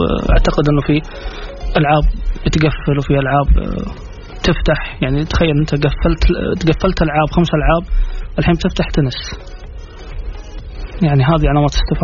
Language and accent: Arabic; Saudi Arabia; مخجل لنا كسعوديين مخجل انه نكون نملك دوري قوي